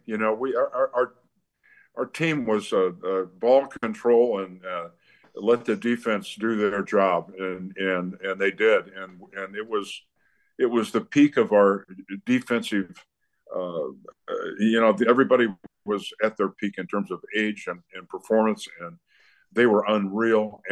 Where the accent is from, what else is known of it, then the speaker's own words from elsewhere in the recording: San Diego, California, United States; I was born and raised in San Diego.